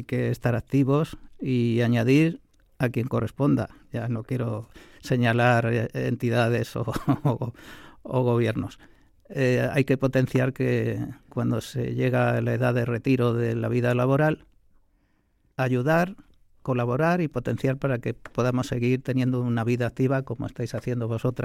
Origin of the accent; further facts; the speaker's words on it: Spain; Se enganchó a muchos jóvenes y hoy esos jóvenes ya somos maduros españoles.